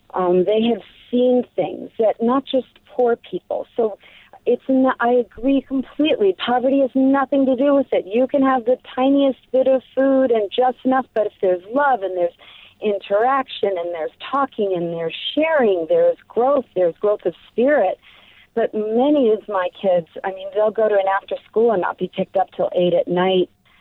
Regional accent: New York, United States; I grew up in New York City. I went to city schools.

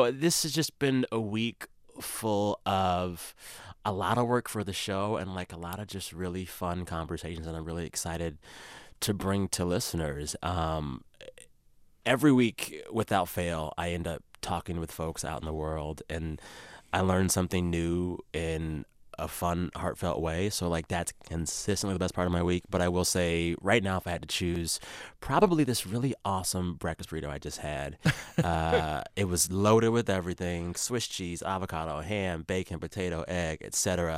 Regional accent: San Antonio, Texas, United States; I grew up in San Antonio, Texas.

